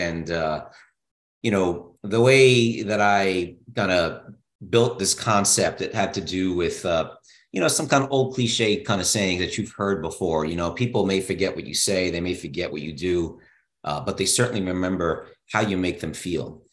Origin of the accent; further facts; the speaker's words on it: New York, United States; now in Maryland, United States; Coming from New York, I'm originally from New York, where local really means nothing to people because people are from all over the place.